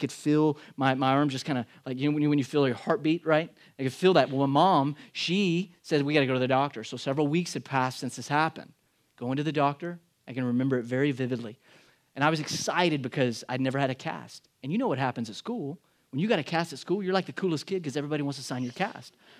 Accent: New Mexico, United States; they had a big project in a town near us where I grew up in New Mexico.

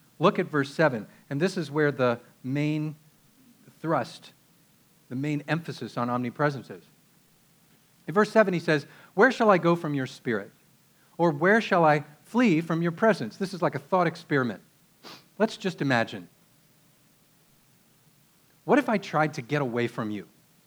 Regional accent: Pennsylvania, United States; now in Texas, United States; In Texas, we don't get to do this very often because the summers are so hot. But where I grew up in Pennsylvania, we did this almost all summer long.

